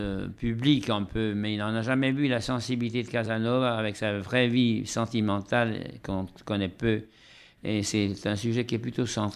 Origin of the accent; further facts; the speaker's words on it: Venice, Veneto, Italy; moi, je suis italien et vénitien, oui, vous savez